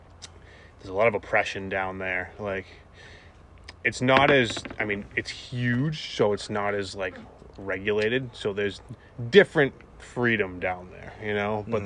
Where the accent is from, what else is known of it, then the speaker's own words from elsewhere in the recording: United States; Well, we're from America, so I mean...